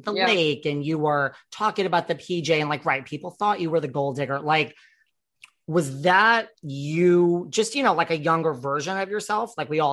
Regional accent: New York City, New York, United States; You both, I mean, I'm from New York City. You both have East Coast energy.

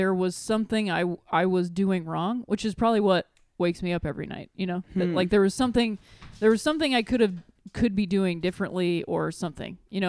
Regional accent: Chicago, Illinois, United States; I moved here from Chicago.

